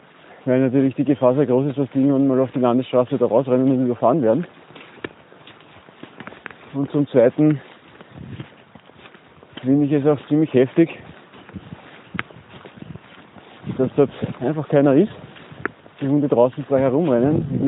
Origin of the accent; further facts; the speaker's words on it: Austria; der bei uns in Österreich mit bis zu 15.000 Euro geahndet werden kann.